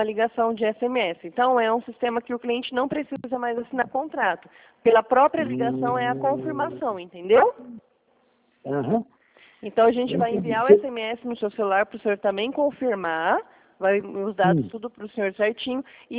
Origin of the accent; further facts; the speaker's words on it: Presidente Prudente, São Paulo, Brazil; sou de Prudente.